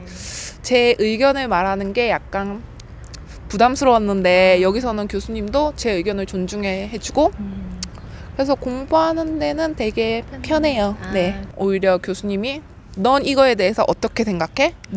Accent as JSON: {"language": "Korean", "country": "South Korea", "moved": "as an adult", "lives_now": "Australia", "said": "저희 농과대에서도 제가 딱 한국인으로서 딱 한 명 있어요."}